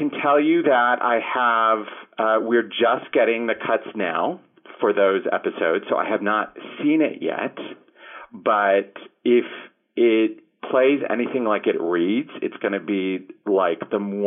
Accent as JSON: {"language": "English", "country": "Ireland", "said": "I would say Ireland because I'm Irish."}